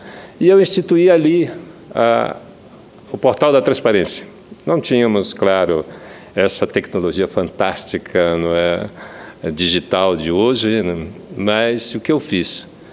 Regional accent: Macapá, Amapá, Brazil; also born or lived in Marajó; eu morei 2 anos em Moçambique e eu sou de Macapá, eu sou ribeirinho, eu nasci na beira do rio, na ilha do Marajó.

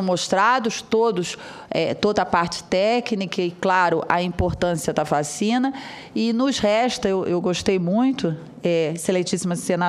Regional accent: Rio de Janeiro, Brazil; eu sou do Rio de Janeiro e vim de lá

